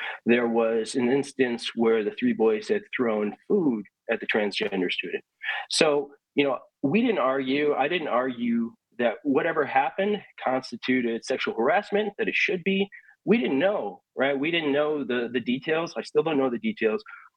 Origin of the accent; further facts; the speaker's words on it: Wisconsin, United States; So like you, Kristen, I grew up in Wisconsin